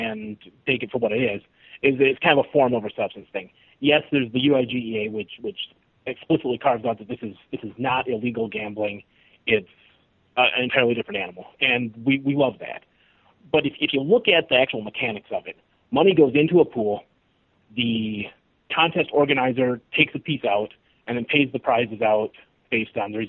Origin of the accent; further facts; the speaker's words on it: Minnesota, United States; I have several friends in Mankato. I grew up 60 miles from Mankato, small town of 800 people.